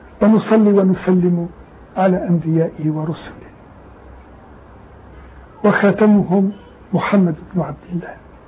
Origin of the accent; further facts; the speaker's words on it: Palestine; أذكر موسما من المواسم كان شائعا في بلادنا فلسطين، هو موسم النبي روبين.